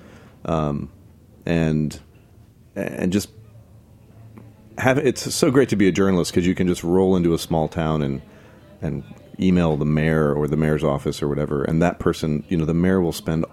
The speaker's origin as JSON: {"language": "English", "town": "Indianapolis", "region": "Indiana", "country": "United States", "tie": "born or raised there", "said": "down into Indianapolis, Indiana, my hometown, was part of the original interstate system"}